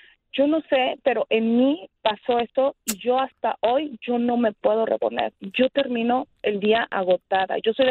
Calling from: Illinois, United States; Aquí en Illinois.

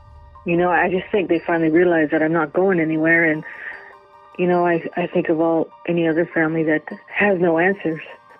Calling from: North Bay, Ontario, Canada; I'm calling from North Bay, Ontario, Canada.

